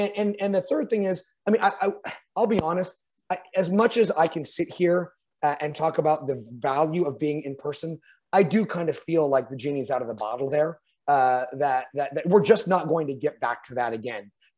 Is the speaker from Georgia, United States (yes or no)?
no; California, United States; I'm a Californian.